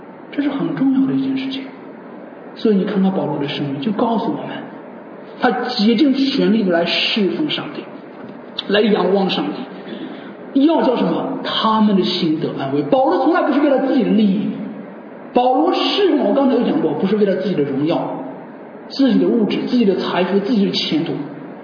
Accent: Hebei, China; 发我是从中国来的，中国河北

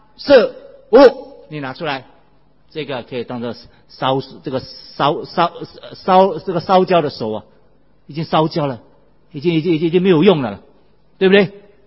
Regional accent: China; moved away; 我要回去中国，因为那个是我土生土长的地方，我出生的地方，我要回去。

